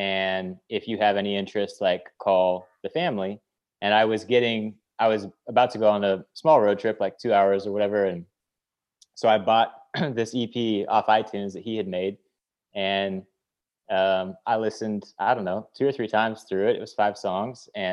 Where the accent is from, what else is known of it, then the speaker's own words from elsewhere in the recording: Tacoma, Washington, United States; South of Seattle, Tacoma, Washington.